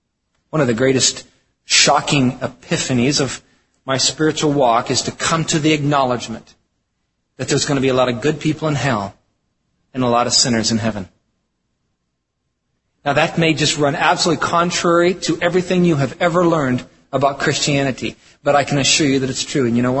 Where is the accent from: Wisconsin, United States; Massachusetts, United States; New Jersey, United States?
Wisconsin, United States; I mean, we're from Wisconsin. I mean, we milk cows here, we eat cheese, we deer hunt, and we're nice people.